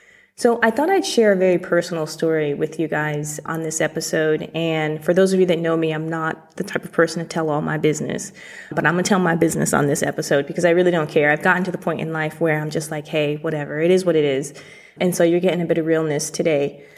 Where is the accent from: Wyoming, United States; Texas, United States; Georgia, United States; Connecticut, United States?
Connecticut, United States; I'm from Connecticut, small town Connecticut. My family was one of three black families in the entire town growing up in the mid 80s and 90s.